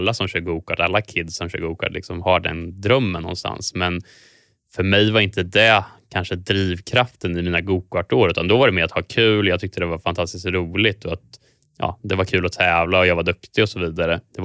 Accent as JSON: {"language": "Swedish", "town": "Kumla", "region": "Örebro County", "country": "Sweden", "tie": "born or raised there", "said": "allting började egentligen med att jag växte upp i Kumla"}